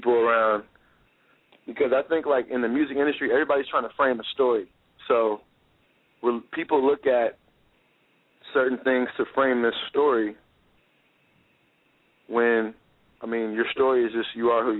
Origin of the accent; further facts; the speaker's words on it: Nashville, Tennessee, United States; So, growing up in Nashville, when I first started doing beats, I used to make beats with somebody, with this other person.